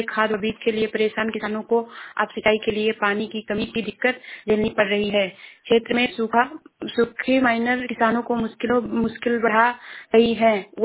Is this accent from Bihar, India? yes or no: no; Shravasti, Uttar Pradesh, India; मैं जिला श्रावस्ती से हूँ।